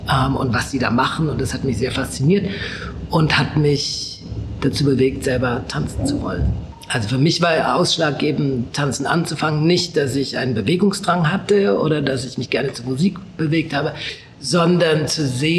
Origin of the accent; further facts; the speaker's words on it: Aschaffenburg, Bavaria, Germany; now in Munich, Germany; Ich bin in Aschaffenburg groß geworden und bin dann für meine Ausbildung nach München gekommen.